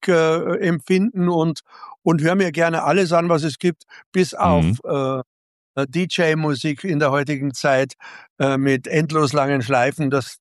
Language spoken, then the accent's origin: German; Ingolstadt, Bavaria, Germany; in meiner Heimatstadt Ingolstadt, in der ich ja dann aufgewachsen bin, ab dem ersten Lebensjahr.